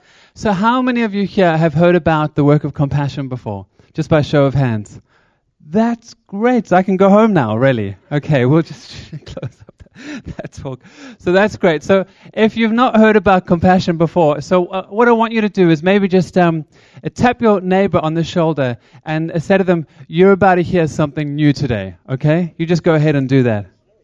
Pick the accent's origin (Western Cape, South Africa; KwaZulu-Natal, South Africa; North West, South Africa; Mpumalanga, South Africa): Western Cape, South Africa; Somerset West; accent: South African; now in United Kingdom; So I come from a little town called Somerset West, just outside of Cape Town in South Africa. But many years ago, I came on over here